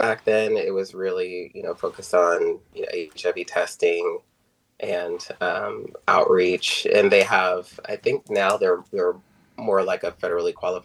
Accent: Fairfield, California, United States; Yeah, so I'm actually from Solano County, so I spent a lot of time in Sonoma County, specifically Guerneville, vacationing with family as a kid, and fell in love with the area.

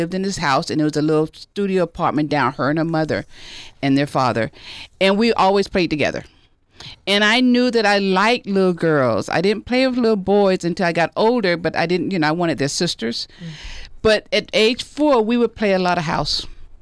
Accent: Florida, United States; In the South, I'm from Florida originally.

